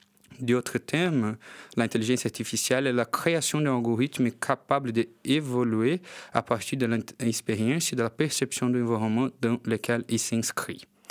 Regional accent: Brazil; je suis brésilien

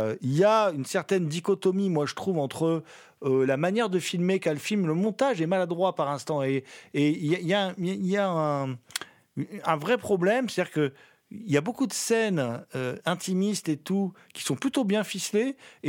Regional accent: France; Moi, en tant que Français, par exemple, je ne sais pas forcément

